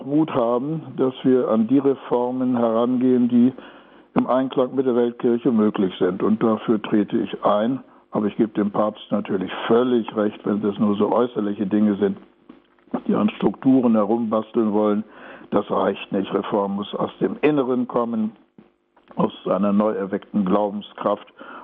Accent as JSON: {"language": "German", "region": "Upper Silesia", "country": "Poland", "moved": "yes", "lives_now": "Germany", "said": "Ich bin ja Heimatvertriebener aus Oberschlesien. Ich sage immer, die Kirche ist meine Heimat, die große Kirche überall auf der Welt, an allen Orten, zu allen Zeiten."}